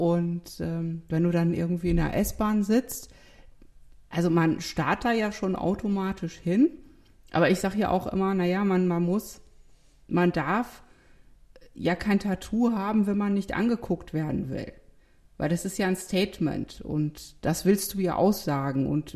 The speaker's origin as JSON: {"language": "German", "region": "eastern Germany", "country": "Germany", "said": "weil ich komme ja aus dem Osten"}